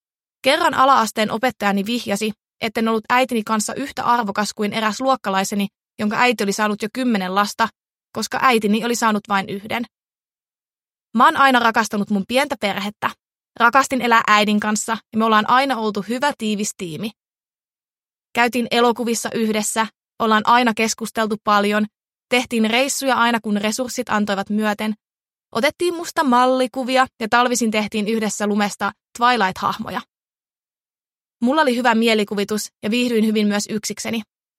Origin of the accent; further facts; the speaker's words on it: Haapajärvi, North Ostrobothnia, Finland; also born or lived in Turku; Synnyin Turun yliopistollisessa sairaalassa elokuussa vuonna 2000, mutta lähes koko lapsuuteni asuin Pohjois-Pohjanmaalla pienessä kylässä nimeltä Haapajärvi. Kävin ala- ja yläasteen Haapajärvellä.